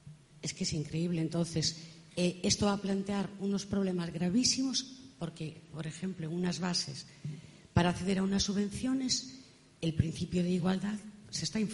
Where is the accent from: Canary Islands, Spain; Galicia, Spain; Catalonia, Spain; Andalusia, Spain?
Galicia, Spain; Pontevedra; Yo soy de Pontevedra.